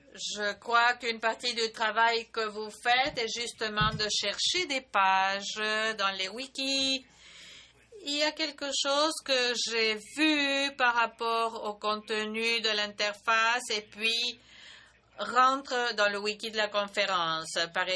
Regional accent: Pakistan; French is a second language; J'ai déjà dit que je viens du Pakistan et au Pakistan, il n'y a pas une largeur de bande très, très importante.

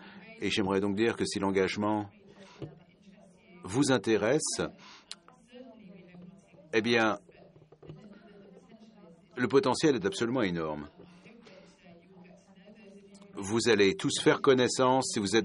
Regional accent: Egypt; moi je suis d'Égypte, et je connais le désert

